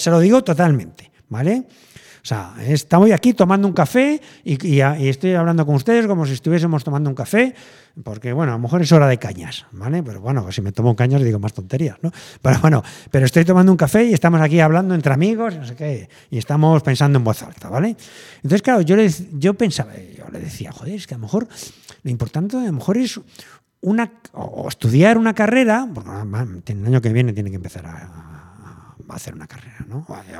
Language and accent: Spanish; Galicia, Spain; ya no me planteo ir andando a mi pueblo o en carro, bueno, allí en la Galicia Profunda.